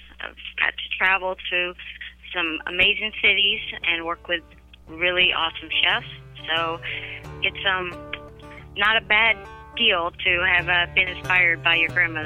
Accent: Alabama, United States; I was raised in South Alabama.

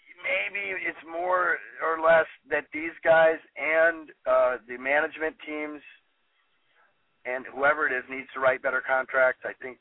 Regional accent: Michigan, United States; I come from Michigan, and look what they did for us.

